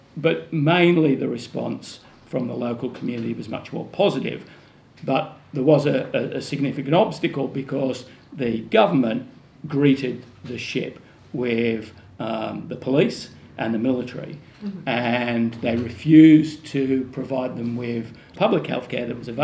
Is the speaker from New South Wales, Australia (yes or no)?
yes; Wollongong, New South Wales, Australia; and I'm from Wollongong